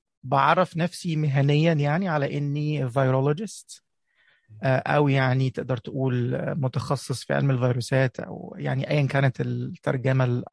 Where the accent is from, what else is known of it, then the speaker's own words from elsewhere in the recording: Egypt; أنا مولود في مصر ودرست لحد ما تخرجت من الجامعة، وأنا كنت في جامعة في مدينة صغيرة جنب القاهرة اسمها الزقازيق